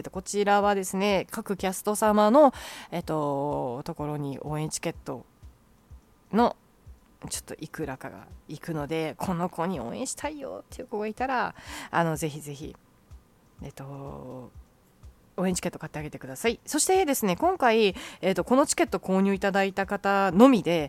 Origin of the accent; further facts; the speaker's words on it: Kansai, Japan; 関西人だし、うん、関西人なんで